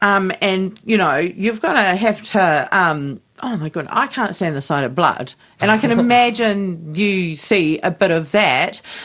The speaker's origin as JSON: {"language": "English", "town": "Masterton", "region": "Wellington", "country": "New Zealand", "tie": "born or raised there", "said": "But growing up in Masterton, we were just talking about how much it's changed."}